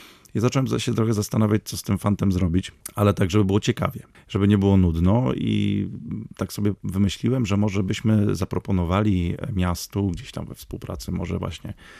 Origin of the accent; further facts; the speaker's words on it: Żnin, Kuyavian-Pomeranian Voivodeship, Poland; ja jestem ze Żnina, więc no to ten związek z miastem.